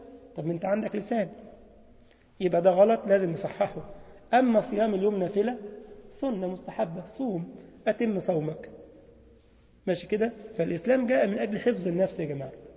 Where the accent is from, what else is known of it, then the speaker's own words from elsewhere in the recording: Egypt; ما شافوش عندنا في مصر الكلام ده، يعني في مصر يوم ما ترخ عليك رخه كده